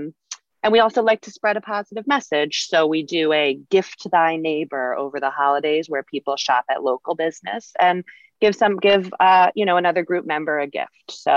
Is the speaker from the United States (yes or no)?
yes; Northport, United States; I grew up in Northport and it's a great town and everybody's so nice and our kids would never do that.